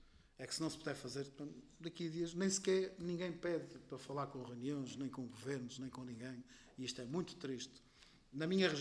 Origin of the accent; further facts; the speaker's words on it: Azores, Portugal; porque acima de tudo sou português, depois sou açoriano